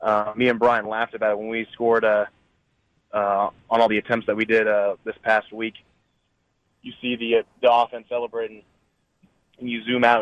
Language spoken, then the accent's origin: English; California, United States; born or raised there